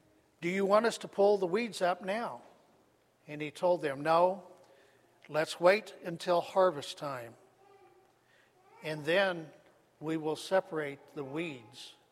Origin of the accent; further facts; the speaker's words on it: Manhattan, Kansas, United States; I grew up in Manhattan, Kansas, on a farm.